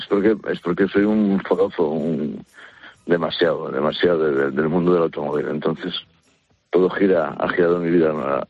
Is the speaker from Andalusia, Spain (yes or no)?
no; Cacabelos, Castile and León, Spain; del Bierzo, de un pueblo que se llama Cacabelos.